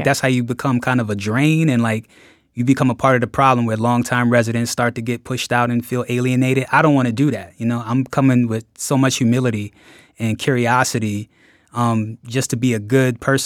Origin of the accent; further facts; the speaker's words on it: New Jersey, United States; now in Boston, United States; Philly's home, you know. I grew up in South Jersey, so Philly is always like right there for me, you know.